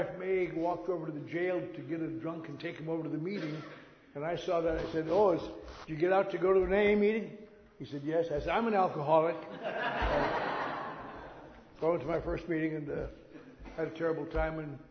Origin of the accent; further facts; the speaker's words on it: Wisconsin, United States; moved away; last Saturday night, I spoke in my hometown in Wisconsin, that I left 60 years ago, almost 60 years ago